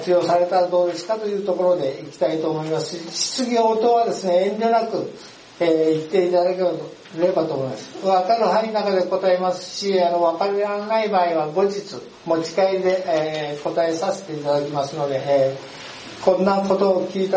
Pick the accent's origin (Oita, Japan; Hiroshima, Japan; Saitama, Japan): Hiroshima, Japan; moved away as an adult; 私自身はですね、出身は広島県でございましてですね、